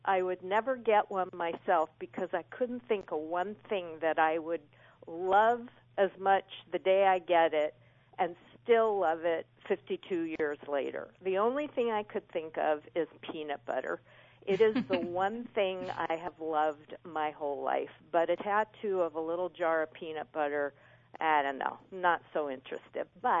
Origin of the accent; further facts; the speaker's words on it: Pasadena, California, United States; and my sister was born there, and that's where I did my growing up, what I consider my hometown.